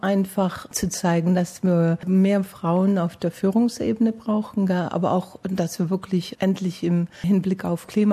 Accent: Konstanz, Baden-Württemberg, Germany; accent: Swabian; now in Australia; Ich komme aus Konstanz am Bodensee.

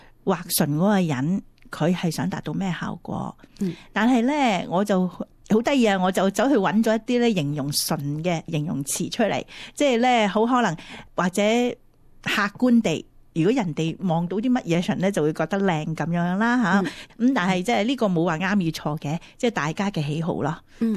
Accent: China; 我哋中国人咧就比较谦和啲，即系唔好咁突出嚟啦

